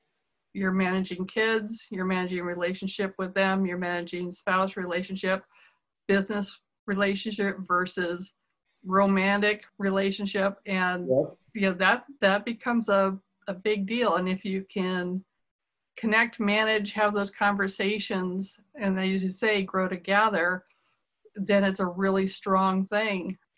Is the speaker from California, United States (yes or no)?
no; Iowa, United States; I thought it was really cool because we're both from Iowa, central United States, flyover country.